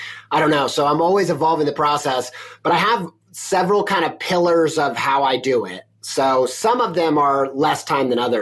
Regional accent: Midwest, United States; I'm from the Midwest, come from a long line of food addicts and food lovers and whatever.

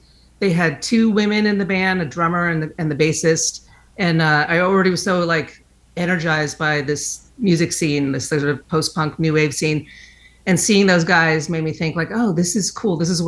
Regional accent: New York, United States; which were like essentially 10 blocks from where I was living and where I was growing up in the Village.

